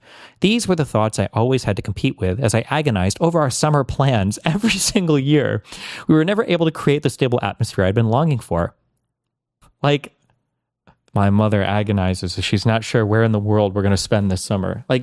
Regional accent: United States; When I was a teenager growing up in the States, I used to think that if we owned a summer house in Turkey, I would have a place and friends to call my own

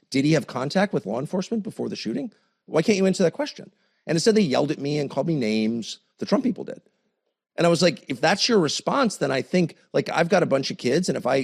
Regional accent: United States; I'm an American. Whatever you think of this country, which has treated me very well, and, you know, my family's been here forever. I like America. I live here.

